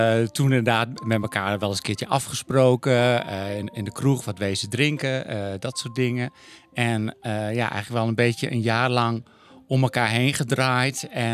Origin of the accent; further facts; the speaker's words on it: Garmerwolde, Groningen, Netherlands; now in Groningen, Netherlands; ik ben 49 en ik kom uit Garmerwolde van origine. Klein dorpje buiten Groningen. Nu wonen we beide in Groningen samen.